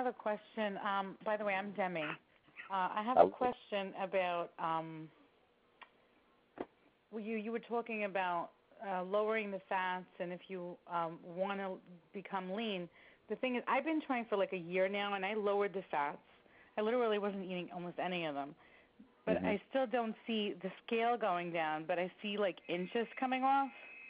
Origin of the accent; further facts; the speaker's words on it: New Jersey, United States; I'm from New Jersey.